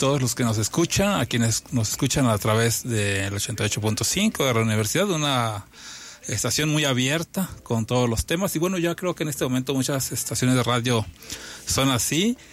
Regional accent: Huasteca, Mexico; yo que soy de la Huasteca

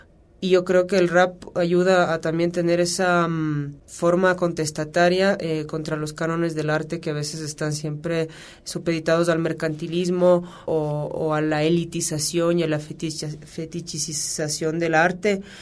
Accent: Riobamba, Chimborazo, Ecuador; Yo soy de Ecuador, soy de Riobamba, nací en el campo.

